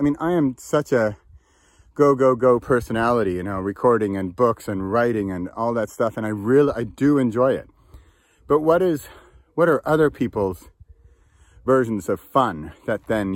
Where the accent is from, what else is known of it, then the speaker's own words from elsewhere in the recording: California, United States; I grew up in California. I'm not a surfer. I don't know how to surf.